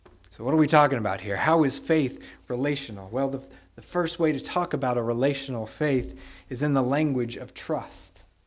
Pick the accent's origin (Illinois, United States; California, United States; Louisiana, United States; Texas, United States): Texas, United States; Now, I love to swim, especially growing up in Texas. It is hot.